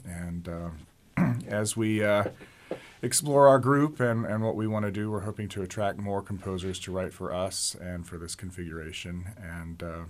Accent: Northeast, United States; I'm from the Northeast. My wife's from Seattle.

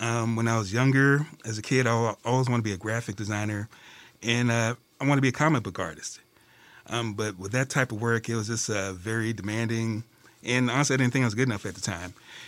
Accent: Indianapolis, Indiana, United States; I grew up in Indianapolis, Indiana.

